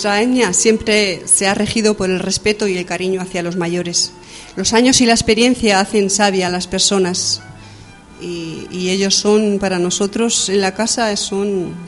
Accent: Spain; yo me identifico con la bandera española porque yo soy española.

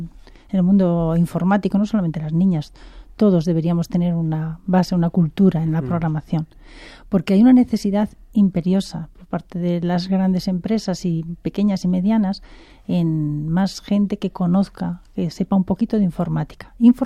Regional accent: Madrid, Community of Madrid, Spain; Yo soy de Madrid y encantada de estar aquí, por cierto.

